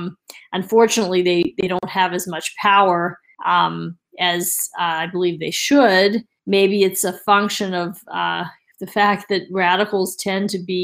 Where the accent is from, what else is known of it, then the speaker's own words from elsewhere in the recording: New York City, New York, United States; I'm a New Yorker, so I say that with love.